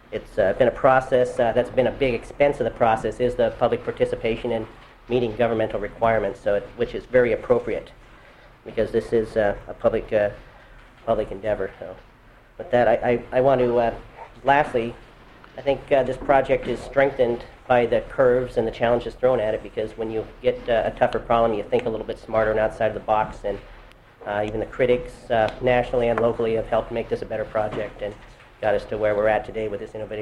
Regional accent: Anchorage, Alaska, United States; born there; I was born in Anchorage along with my good friend from Southside.

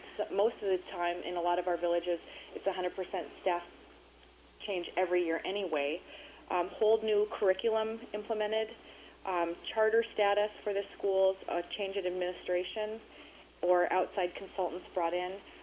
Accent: Alaska, United States; I'm from Western Alaska. I represent 30 small villages and one hub community.

